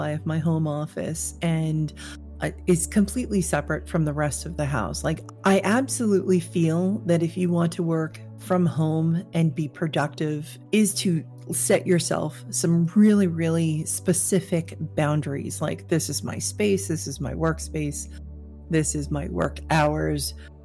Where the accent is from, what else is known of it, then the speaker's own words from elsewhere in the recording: New York, United States; especially as a New Yorker, because this is a very typical thing for us to do, is rent an office space somewhere.